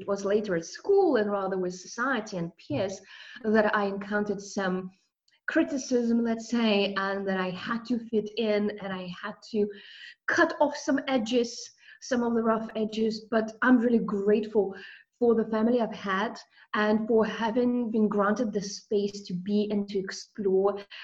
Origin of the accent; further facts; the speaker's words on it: Russia; English is a second language; Let's say growing up in Russia taught me a lot about intrinsic spirituality. It taught me about magic that is woven into everyday existence, especially with fairy tales, with literature, with folklore, with little traditions that we have.